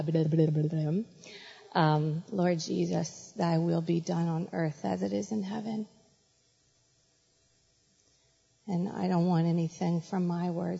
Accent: Tennessee, United States; So I'm from Tennessee.

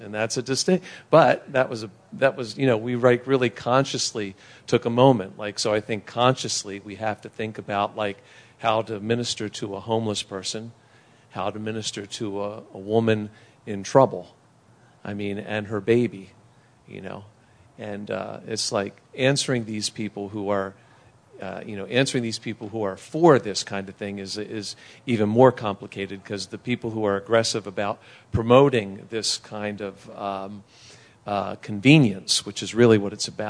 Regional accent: Baltimore, Maryland, United States; We grew up in Baltimore City. We grew up with the racial tensions that was in Baltimore City.

